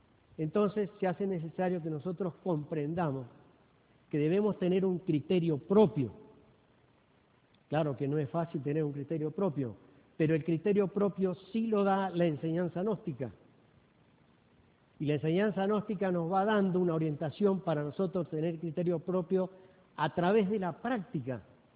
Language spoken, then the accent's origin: Spanish; Argentina; Nosotros como, tal vez como argentino, como latino, lo que tenemos es, queremos resultados ya.